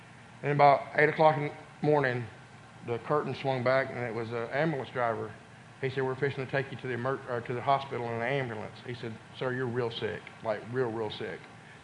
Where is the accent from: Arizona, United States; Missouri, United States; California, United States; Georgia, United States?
Georgia, United States; Bonaire; because I'm from Bonaire.